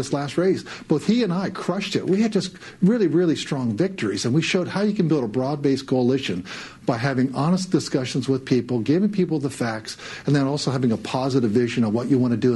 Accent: United States; I think that I understand the American people because I'm an American

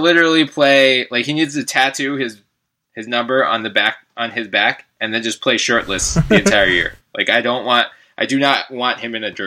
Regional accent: Philadelphia, Pennsylvania, United States; I'm from Philadelphia.

